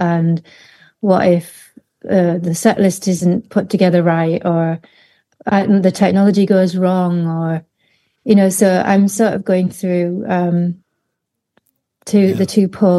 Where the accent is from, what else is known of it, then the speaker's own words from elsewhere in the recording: North East England, United Kingdom; now in London, United Kingdom; I've lived in London for about 20 years, but I'm originally from Teesside.